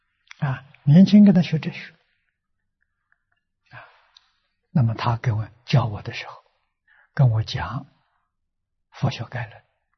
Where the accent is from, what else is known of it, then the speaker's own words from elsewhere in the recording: China; 60年前，在中国大陆，啊，那个时候我才20岁呀